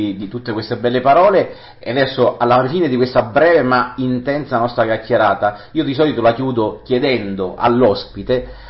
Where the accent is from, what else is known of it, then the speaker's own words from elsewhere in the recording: Molise, Italy; Guarda, io sono molisano